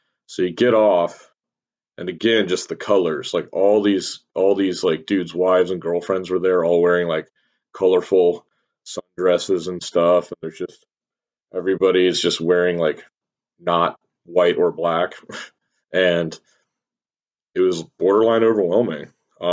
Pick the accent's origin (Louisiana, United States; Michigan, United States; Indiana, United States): Indiana, United States; I'm from Indiana, but it's aesthetically, it's borderline depressing.